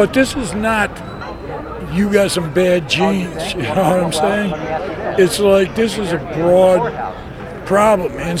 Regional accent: United States; You know, I'm an American and I'm proud of that.

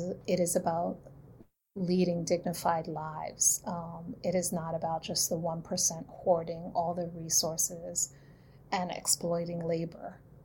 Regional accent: Puerto Rico; I'm from Puerto Rico, known as Boricua

